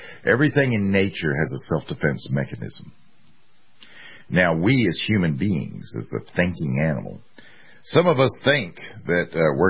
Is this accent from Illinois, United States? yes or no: no; South Carolina, United States; they have nearly caught up to my home state. I think in South Carolina we have 200 plus thousand.